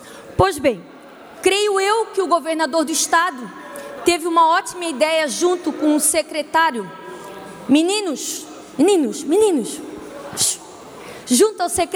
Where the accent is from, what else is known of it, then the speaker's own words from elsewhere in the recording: Itajaí, Santa Catarina, Brazil; como cidadã itajaiense há 38 anos, é onde eu nasci, cresci, fiz a minha vida e lá mantenho meu escritório de advocacia